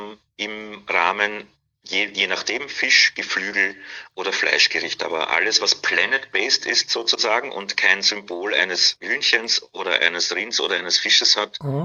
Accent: Vienna, Austria; accent: Austrian; Ich bin in Wien geboren und aufgewachsen, da auch Hotelfachschule gemacht.

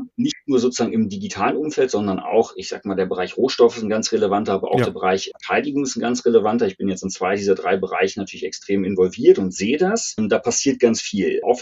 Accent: Schleswig-Holstein, Germany; Ich bin Schleswig-Holsteiner.

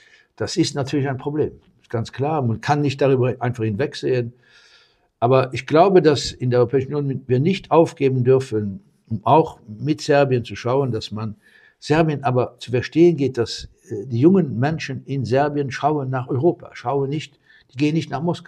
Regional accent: Luxembourg; Also man soll das nicht überbewerten, wirklich nicht, als Luxemburger zwischen den 2.

